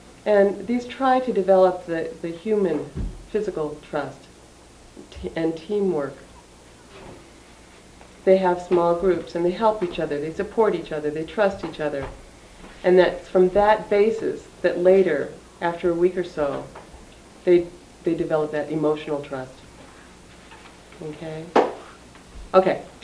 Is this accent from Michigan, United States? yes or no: yes; Detroit, Michigan, United States; So I was growing up in Detroit.